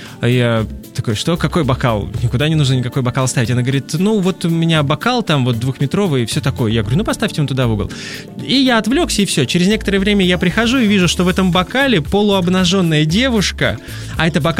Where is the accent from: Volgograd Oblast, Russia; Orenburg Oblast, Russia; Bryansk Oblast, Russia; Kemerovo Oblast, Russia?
Kemerovo Oblast, Russia; Novokuznetsk; Когда-то там в Сибири, оттуда, откуда я родом, из города Новокузнецка, я работал на телевидении